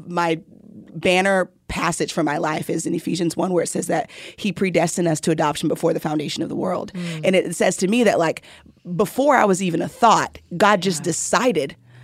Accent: Houston, Texas, United States; now in Dallas, United States; In Texas, yes. I grew up in Houston.

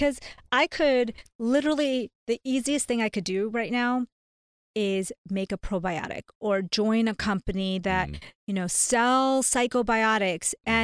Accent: India; now in United States

